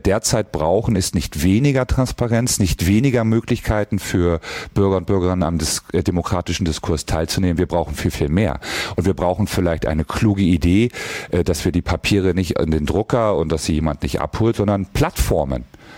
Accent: Mecklenburg-Vorpommern, Germany

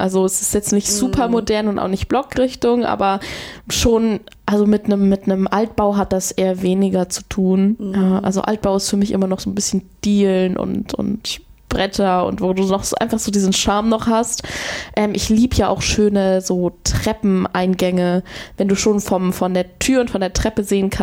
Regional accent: Stuttgart, Baden-Württemberg, Germany; Ich erinnere mich noch an meine Kindheit, ich komme ja aus Stuttgart

